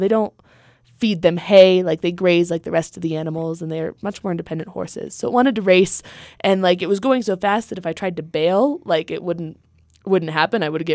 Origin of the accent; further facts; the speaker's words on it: Colorado, United States; I'm from Colorado, so I tried to be like really confident when we went to ride the horses